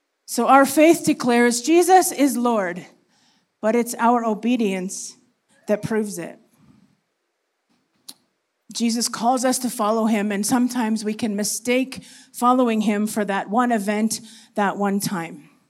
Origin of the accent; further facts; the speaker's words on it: Canada; now in Malawi; We're originally from Canada, and we've been in Malawi for just over 10 years now.